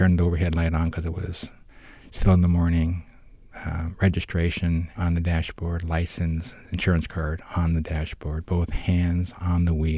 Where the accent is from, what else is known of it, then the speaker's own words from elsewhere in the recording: Spokane, Washington, United States; I grew up in Spokane. It happened to people.